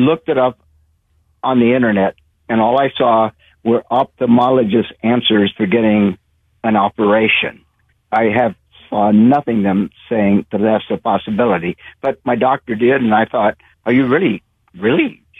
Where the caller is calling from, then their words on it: Pacific Grove, California, United States; from Pacific Grove.